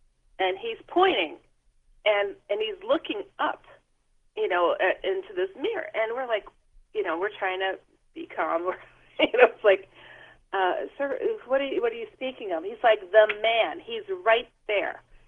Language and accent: English; Milwaukee, Wisconsin, United States; I'm from Milwaukee, Wisconsin, the far northwest suburbs, about a 10-minute drive from Waukesha.